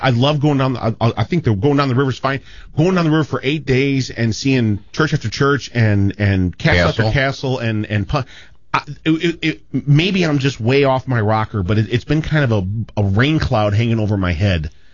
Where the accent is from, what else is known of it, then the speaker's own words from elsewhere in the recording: United States; because I'm American. I don't know a lot about Germany.